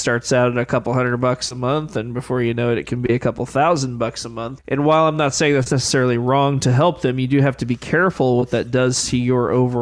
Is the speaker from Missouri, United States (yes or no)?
yes; Nixa, Missouri, United States; I grew up in Nixa